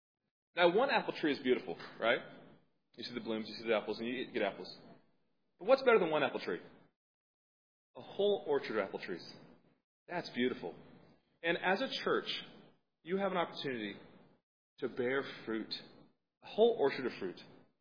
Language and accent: English; Hendersonville, North Carolina, United States; I'm from North Carolina, as many of you know, mountains of North Carolina. And Hendersonville, where I'm from, is apple country.